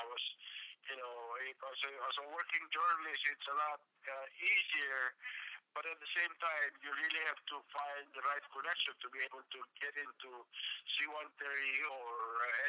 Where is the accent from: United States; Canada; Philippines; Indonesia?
Philippines; I'm Filipino.